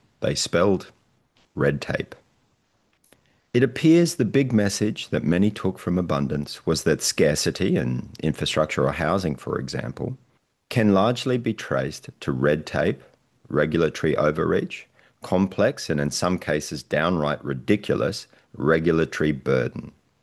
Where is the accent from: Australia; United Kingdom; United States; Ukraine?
Australia; Ministers in my home country of Australia delivered long speeches on it.